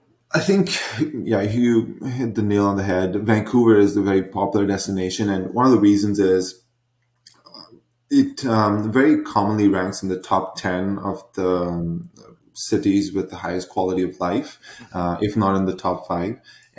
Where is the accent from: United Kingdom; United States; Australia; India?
India; moved away as an adult; So I was born in India, I was there through high school and then a couple of years after, and I just don't like the hot and humid atmosphere.